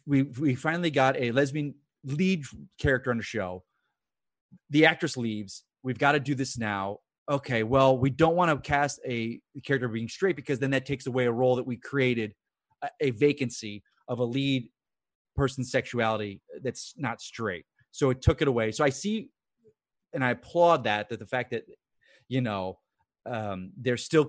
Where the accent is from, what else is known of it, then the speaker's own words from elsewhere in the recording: Florida, United States; also born or lived in New York; I was born in New York. I was raised in Florida.